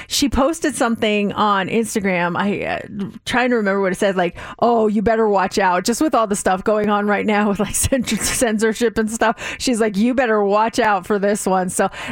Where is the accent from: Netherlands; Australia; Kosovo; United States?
United States; Colorado; now in Las Vegas, United States; growing up in Colorado, when it snowed, man, we were outside.